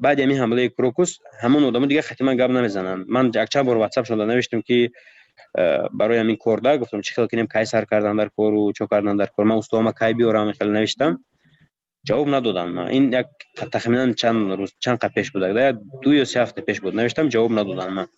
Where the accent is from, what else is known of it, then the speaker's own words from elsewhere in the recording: Tajikistan; من تاجیکم از تاجیکستانم